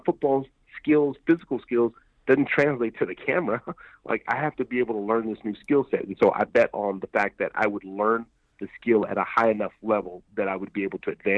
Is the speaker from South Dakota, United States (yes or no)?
no; Los Angeles, California, United States; grew up in the hood in South Central Los Angeles. So I understand the obstacles that one would have growing up in North America, in this culture.